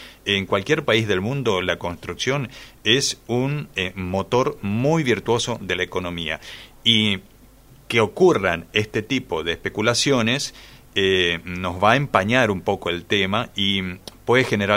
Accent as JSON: {"language": "Spanish", "region": "Chaco", "country": "Argentina", "said": "somos muchos los chaqueños"}